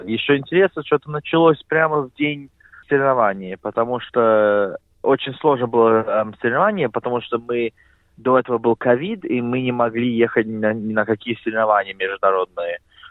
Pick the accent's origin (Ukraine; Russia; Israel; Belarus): Belarus; now in Australia; мы из Беларуси. Папу пригласили сюда в 98-м году работать за строительной команде по стрельбе.